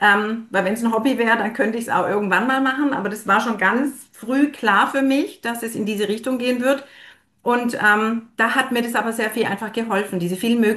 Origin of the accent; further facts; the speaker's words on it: Baden-Württemberg, Germany; ich komme aus dem Schwabenland